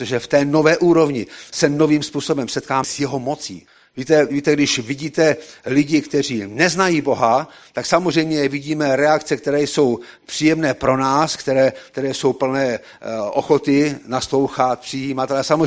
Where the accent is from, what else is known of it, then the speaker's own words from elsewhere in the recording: Bohemia, Czechia; vysvětluje, že jsme z Čech, že jsme sem přijeli pomoct těm uprchlíkům